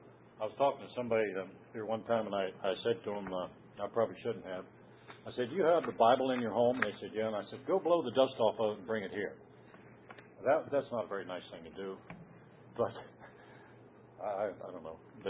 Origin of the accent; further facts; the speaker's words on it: United States; I'm an American citizen. I'm proud to be an American.